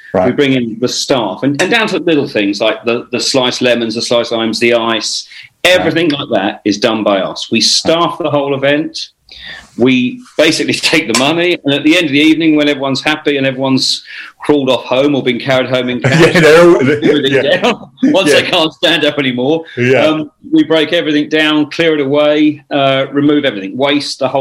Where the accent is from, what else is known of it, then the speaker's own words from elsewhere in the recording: Canterbury, South East England, United Kingdom; I've been born and bred in Kent, always lived in Kent all my life, in and around the Canterbury area.